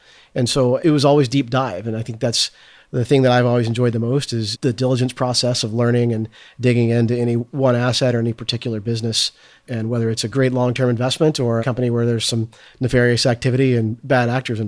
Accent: Arkansas, United States; a neighbor knew I was from Arkansas and had been asking me how to invest in farmland. He knew that I'd been growing up in a farming family

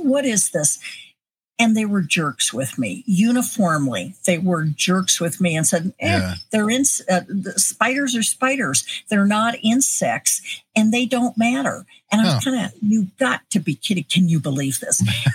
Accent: Denver, Colorado, United States; Basically, I grew up in Denver, Colorado.

